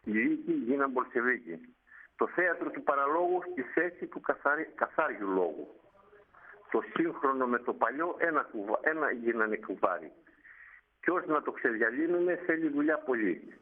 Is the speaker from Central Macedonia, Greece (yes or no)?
yes; Central Macedonia, Greece; και εγώ και η αδερφή μου γεννηθήκαμε στη Χαλκιδική, μεγαλώσαμε στη Χαλκιδική